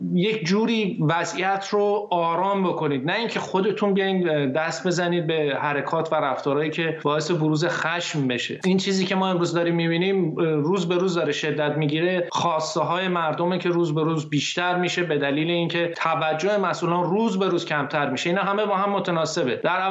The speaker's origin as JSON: {"language": "Persian", "region": "Isfahan", "country": "Iran", "tie": "born or raised there", "said": "من خودم از شهر اصفهان هستم، اونجا به دنیا اومدم، در بین این مردم بزرگ شدم."}